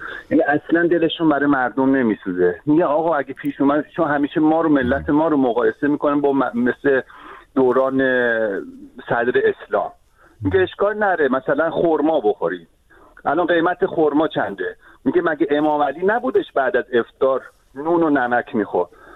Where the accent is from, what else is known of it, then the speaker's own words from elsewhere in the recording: Tehran, Tehran Province, Iran; moved away; بله من خودم بچه تهرانم، جنوب شهر تهرانم. من بعضی موقع به سر میرم ایران، خانواده رو میبینم.